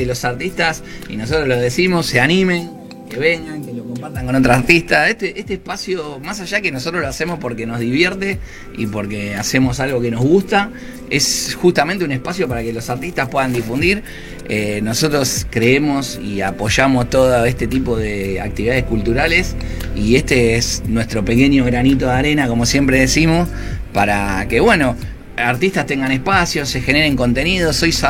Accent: Buenos Aires, Argentina; Pero soy de Mataderos, así que inicialmente estoy en Mataderos.

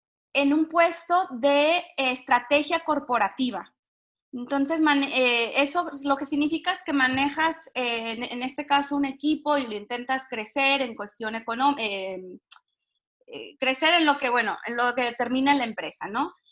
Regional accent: Baja California, Mexico; como estamos pegados a San Diego. Entonces tenemos esta cultura mexicana, porque crecí en México, pero tenemos una cultura también muy gringa, entonces eso nos abre un poco la mente, nos abre las oportunidades, nos abre en cuestión de cultura, viví con dos culturas

